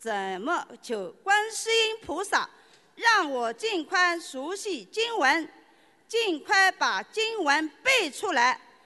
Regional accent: Jiangsu, China; 我来自江苏

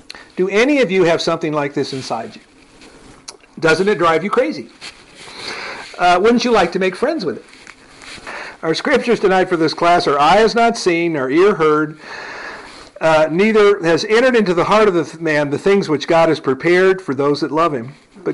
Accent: California, United States; I'm from California, too, so I like the turtles.

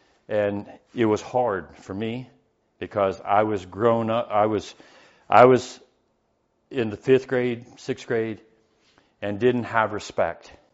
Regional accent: California, United States; When I was coming up, I came from California, the concrete jungle. I came from the West Coast, which was the worst of the worst of the worst.

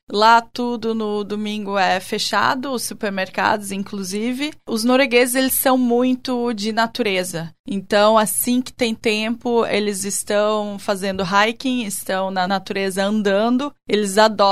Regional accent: Blumenau, Santa Catarina, Brazil; eu nasci aqui em Blumenau e no bairro Vitor Konder.

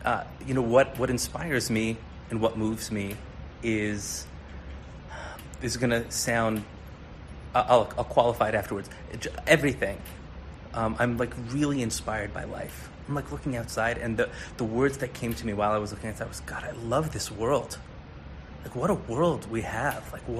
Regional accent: Los Angeles, California, United States; I'm born and raised in Los Angeles.

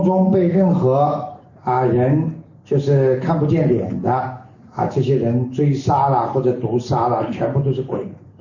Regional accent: China; now in Australia; 我们中国人在澳大利亚非常人非常幸运，你们在澳大利亚可以过两个新年，我们只能过一个，你可以过两个啊。

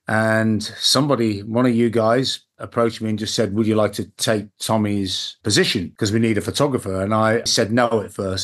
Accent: Liverpool, North West England, United Kingdom; I love football because I'm from Liverpool, but I used to skateboard.

